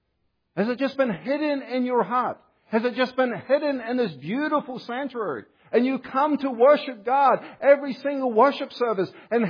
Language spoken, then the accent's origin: English; New Zealand; also born or lived in Australia; I know, I'm from New Zealand and Australia.